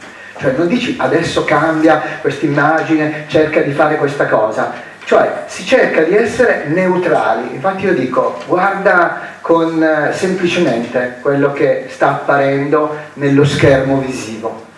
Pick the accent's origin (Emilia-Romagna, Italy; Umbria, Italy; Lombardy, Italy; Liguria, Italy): Lombardy, Italy; Milan; io vengo da Milano